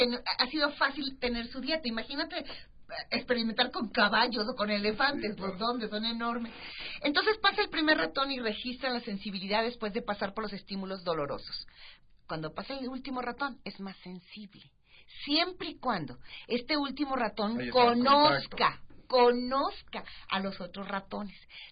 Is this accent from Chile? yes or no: no; Mexico; Así somos los mexicanos.